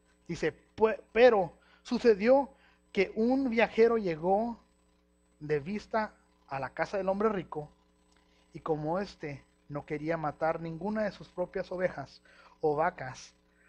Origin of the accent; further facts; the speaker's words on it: Mexico; yo soy todo un mexicano